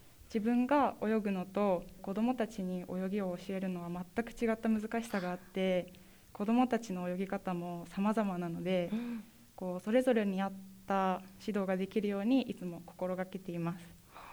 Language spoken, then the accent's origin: Japanese; Yamanashi, Japan; 自然が豊かな地元の山梨で学びたいっていう思いも強くあったので、